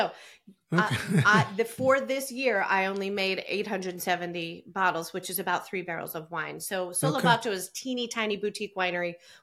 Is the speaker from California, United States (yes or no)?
no; New Jersey, United States; And I grew up Italian in New Jersey.